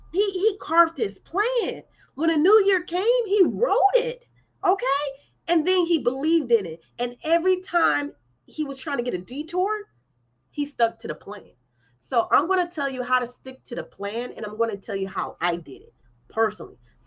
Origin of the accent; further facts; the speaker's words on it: St. Louis, Missouri, United States; now in Los Angeles, United States; But I'm from St. Louis and I live in LA.